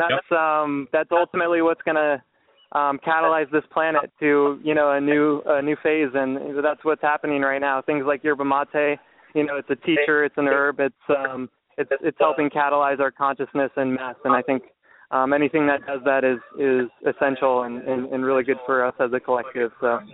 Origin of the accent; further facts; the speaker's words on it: Colorado, United States; So I'm originally from Colorado, and I've been traveling the country the past couple of years.